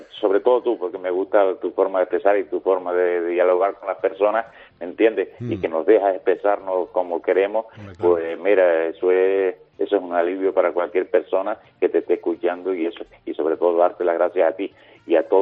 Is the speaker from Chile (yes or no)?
no; Buenavista del Norte, Canary Islands, Spain; no lo conoces, que vengas a Tenerife y recorras Tenerife para que vea, y sobre todo si vienes para mi pueblo, que es Buenavista, Los Silos, Buenavista, para llevarte al caserío de Masca